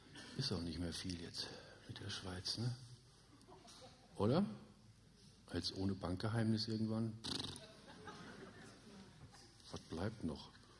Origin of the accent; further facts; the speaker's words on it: Essen, North Rhine-Westphalia, Germany; Ja, ich komme aus Essen, genau. Ich habe es auch weit gehabt. Kennen Sie Essen?